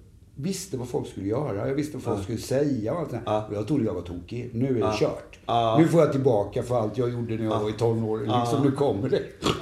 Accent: Eksjö, Jönköping County, Sweden; Ja, jag växte upp i Småland.

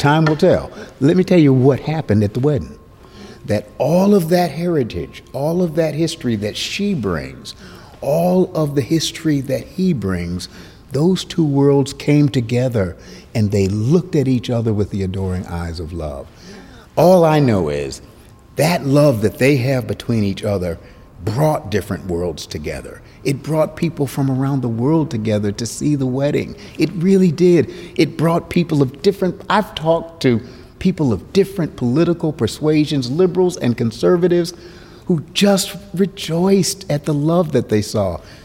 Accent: United States; Well, I'm an American. And so America, as it was settled and as America evolved

